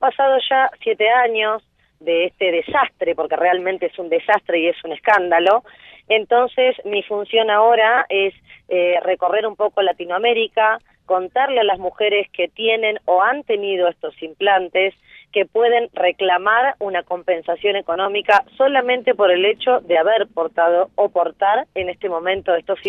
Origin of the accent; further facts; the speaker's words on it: Argentina; Bueno, ustedes como saben, yo soy argentina, soy abogada.